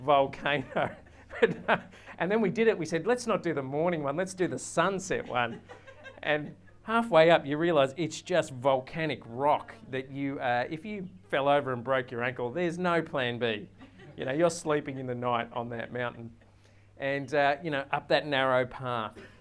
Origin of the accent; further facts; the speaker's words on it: Australia; When I was growing up in Australia, I never felt different just by being there.